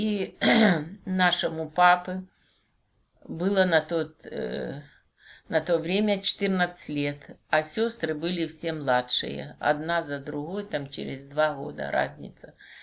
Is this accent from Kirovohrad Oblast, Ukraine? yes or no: yes; Kropyvnytskyi, Kirovohrad Oblast, Ukraine; Мы коренные жители Кировограда.